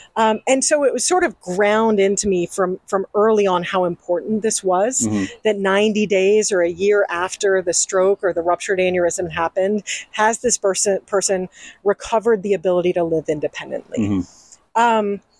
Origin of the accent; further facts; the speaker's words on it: Hong Kong; moved away; also born or lived in California; I grew up in Hong Kong and then moved to California and then went to college on the East Coast.